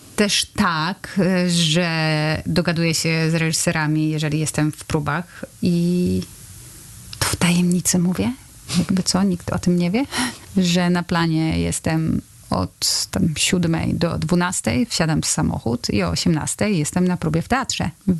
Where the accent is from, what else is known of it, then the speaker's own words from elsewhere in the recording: Lower Silesian Voivodeship, Poland; Ja Wrocław trochę znam, bardzo lubię, ponieważ pochodzę spod Wrocławia.